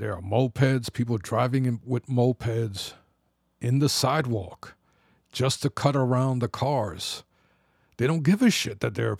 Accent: Bronx, New York, United States; I grew up in the Bronx. I knew how to handle myself.

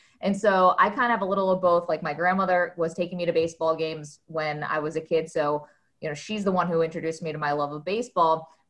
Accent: Binghamton, New York, United States; The Binghamton Mets came to my hometown in like 1992

